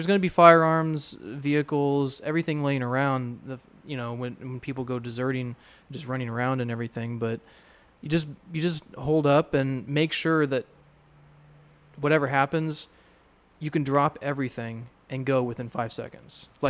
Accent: Ohio, United States; like going back to my hometown in Ohio, even to like my dad's farm

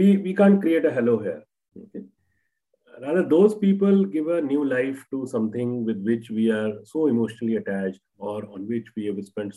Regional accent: Dehradun, Uttarakhand, India; now in Delhi, India; when I came from Dehradun to Delhi

